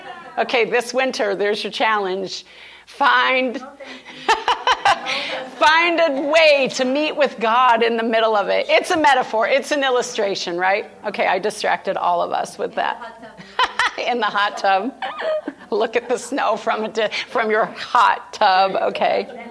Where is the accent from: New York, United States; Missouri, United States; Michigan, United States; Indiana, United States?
New York, United States; But I'm a New York girl, not New York City. I'm so not New York City, but I'm from New York State, and it snows a lot there.